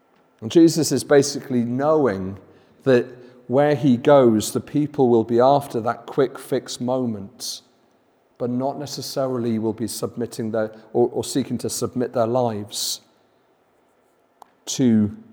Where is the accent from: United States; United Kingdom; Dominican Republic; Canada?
United Kingdom; That's maybe one of the areas that, as British people, we worry about the most